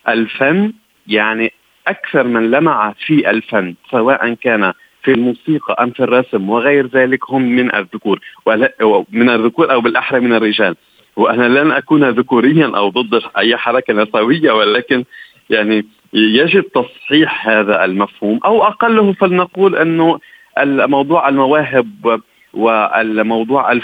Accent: Lebanon; يعني على سبيل المثال أنا من لبنان

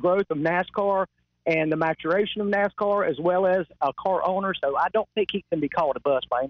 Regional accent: Kannapolis, North Carolina, United States; I am from Kannapolis, and I am a Kannapolock.

